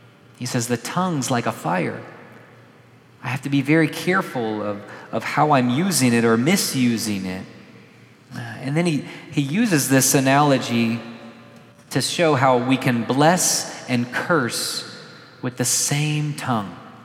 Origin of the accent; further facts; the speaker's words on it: the South, United States; We even had a phrase growing up in the South, maybe you've heard this